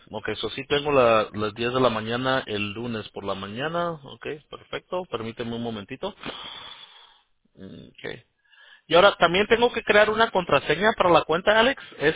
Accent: Mexico; mis papás son de Monterrey, ¿verdad? Soy de México

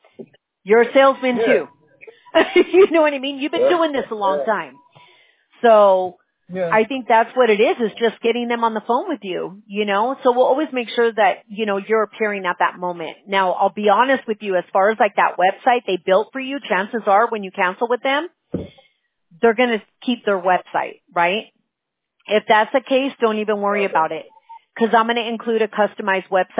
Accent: Fountain Valley, California, United States; We're in California. We're in Fountain Valley. If you've ever been to Disneyland, we're about maybe 20 minutes away.

